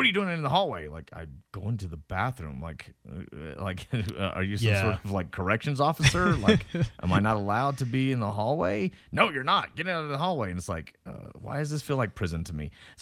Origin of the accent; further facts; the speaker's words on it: Tennessee, United States; I remember we had metal detectors that got introduced to my high school in growing up in Tennessee.